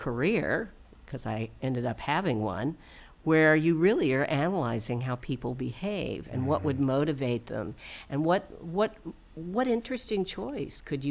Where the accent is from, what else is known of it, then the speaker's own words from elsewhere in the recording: Texas, United States; because I was from West Texas, and all the kids would burst out laughing